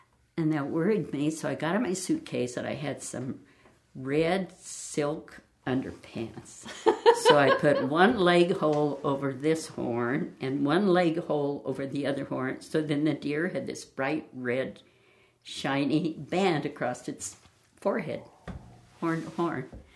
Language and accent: English; Buffalo, Wyoming, United States; also born or lived in Sheridan County; From the first grade until I graduated from high school, I lived on the Haley Ranch, which is about 6 miles from Buffalo.